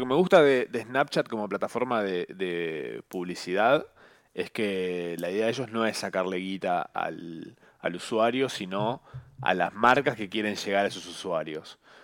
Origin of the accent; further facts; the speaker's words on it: Córdoba, Argentina; accent: Cordobés; Soy cordobés y no me sale ni hacer el acento.